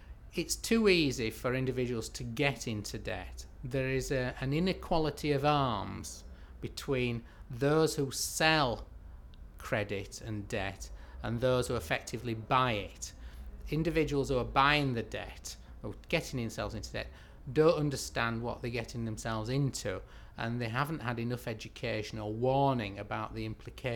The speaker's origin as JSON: {"language": "English", "town": "Huddersfield", "region": "Yorkshire and the Humber", "country": "United Kingdom", "said": "I'm 51 years old and I come from Huddersfield."}